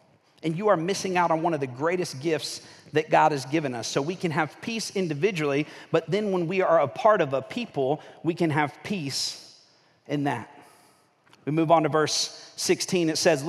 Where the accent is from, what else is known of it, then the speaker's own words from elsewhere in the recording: Florida, United States; I'm from Northwest Florida. So you guys know in Northwest Florida, there's a lot of storms, right?